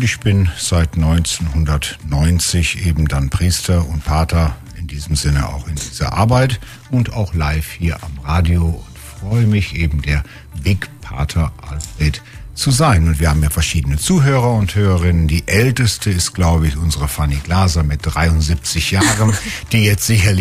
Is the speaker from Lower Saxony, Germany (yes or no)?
yes; Emsbüren, Lower Saxony, Germany; Ich komme ja aus Norddeutschland, aus dem Emsland, aus Emsbüren. Und da war die Welt noch in Ordnung, katholisch und so weiter und so fort. Und da war man Ministrant.